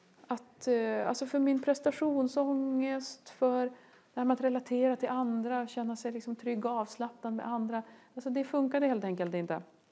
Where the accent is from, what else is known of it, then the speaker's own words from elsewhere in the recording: Luleå, Norrbotten County, Sweden; och det är 25 grader kallt ute, jag kommer från Luleå.